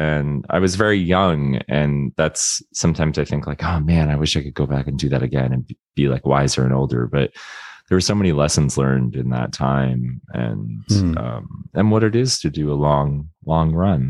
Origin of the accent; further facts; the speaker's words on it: Florida, United States; growing up in Florida can be really terrible, like depending on where you are, you know?